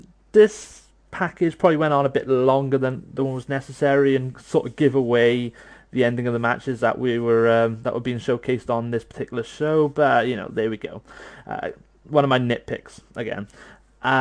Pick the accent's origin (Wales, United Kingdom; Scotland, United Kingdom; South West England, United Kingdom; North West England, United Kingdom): Wales, United Kingdom; accent: Welsh; meaning that both members and non-members are listening to my beautiful Welsh accent.